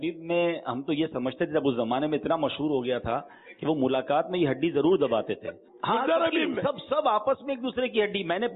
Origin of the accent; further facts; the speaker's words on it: Karachi, Sindh, Pakistan; نہیں, پی N T colony کی طرف, تو کلفٹن کے پاس.